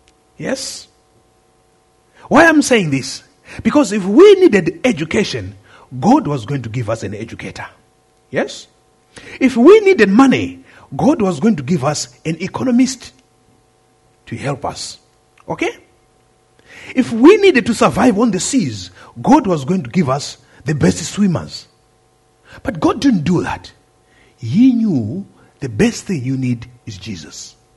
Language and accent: English; Zimbabwe; moved away as an adult; I said, well, I'm from Zimbabwe. Oh, when did you come into this country? I said, well, I came in 2001 and my wife came in year 2000.